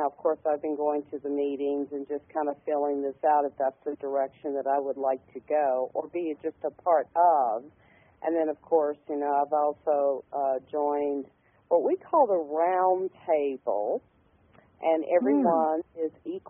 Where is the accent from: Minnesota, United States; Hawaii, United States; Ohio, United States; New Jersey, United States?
Hawaii, United States; accent: southern drawl; now in Phoenix, United States; Well, I'm actually in Arizona. I'm originally from Hawaii, but I have a southern drawl.